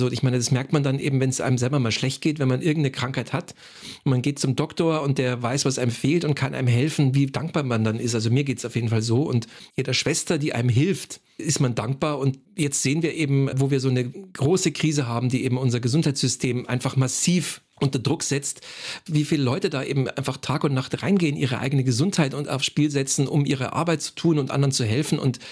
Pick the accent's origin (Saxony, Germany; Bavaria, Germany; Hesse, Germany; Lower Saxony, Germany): Bavaria, Germany; ich bin ja selber aus Bayern und auch katholisch getauft